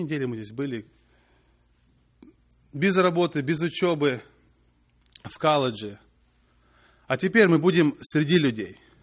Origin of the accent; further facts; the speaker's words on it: Russia; now in United States; И я когда так рос, потом приехал в Америку, это я еще в России